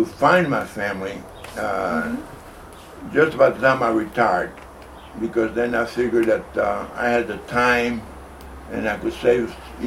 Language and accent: English; Asturias, Spain; Find out as much information about Asturias, because I knew I was from Asturias. Mm-hmm. I did not know the name of the town, but I knew the region of Asturias.